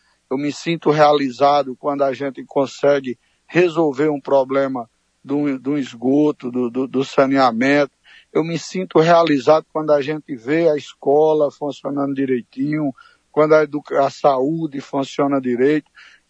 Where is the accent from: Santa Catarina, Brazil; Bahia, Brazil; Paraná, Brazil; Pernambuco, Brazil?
Pernambuco, Brazil; Araripina; eu venho de um distrito do município de Araripina, venho da zona rural